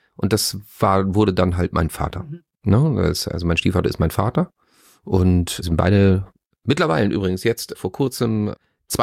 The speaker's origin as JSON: {"language": "German", "town": "Leoben", "region": "Styria", "country": "Austria", "tie": "born or raised there", "said": "Naja, ich bin ja Österreicher."}